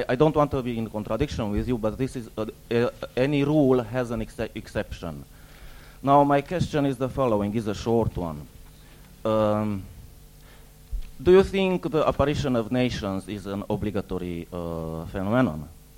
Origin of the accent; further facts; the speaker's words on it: Hungary; also born or lived in Transylvania, Romania; I am from Hungary. But I was born in Transylvania